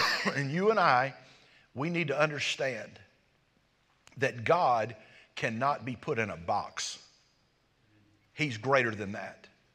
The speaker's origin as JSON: {"language": "English", "country": "United States", "tie": "born or raised there", "said": "Just because I was raised in America and I've had the blessed privilege of hearing the gospel does not mean that I am more righteous."}